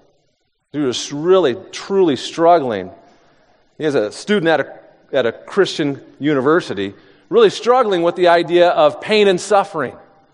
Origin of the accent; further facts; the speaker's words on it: Indianapolis, Indiana, United States; in fact, I'm a city boy. I'm born and raised in Indianapolis.